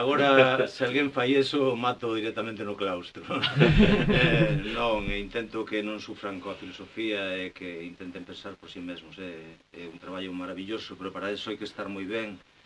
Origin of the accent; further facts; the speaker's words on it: Vilagarcía de Arousa, Galicia, Spain; Eu son de Vila García